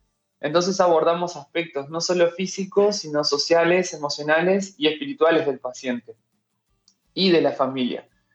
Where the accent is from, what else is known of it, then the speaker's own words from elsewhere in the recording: Tacuarembó, Uruguay; born there; also born or lived in Montevideo; now in Ciudad de la Costa, Uruguay; Mirá, yo soy medio nómade. Yo nací en Tacuarembó.